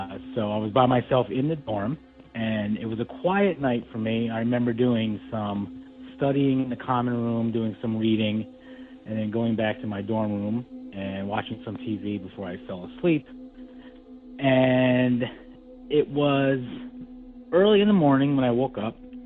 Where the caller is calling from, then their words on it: New Jersey, United States; I'm from New Jersey.